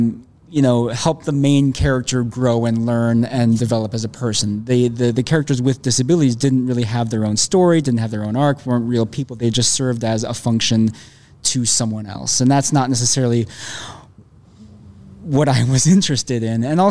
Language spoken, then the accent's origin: English; Minneapolis, Minnesota, United States; I'm from Minneapolis.